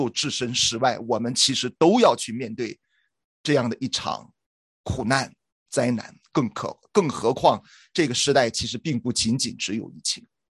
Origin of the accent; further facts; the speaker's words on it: China; now in Toronto, Canada; 那么也是在多伦多我们从中国来的移民